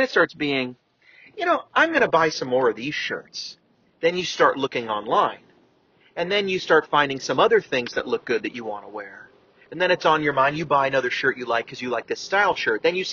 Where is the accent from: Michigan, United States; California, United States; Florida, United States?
California, United States; San Francisco; But I'm from San Francisco, so kind of a Levi guy, you know?